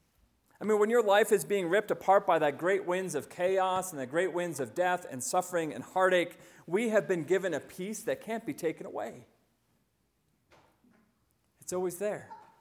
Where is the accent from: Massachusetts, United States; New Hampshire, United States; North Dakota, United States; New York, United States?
North Dakota, United States; You see, my home state of North Dakota is facing the same difficulties that your universities are also facing.